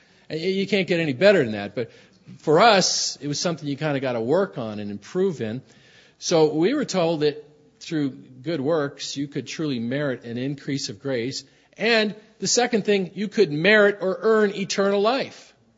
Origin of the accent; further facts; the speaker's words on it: San Francisco, California, United States; I was taught this as a young Catholic growing up in San Francisco at St. Monica's Grammar School.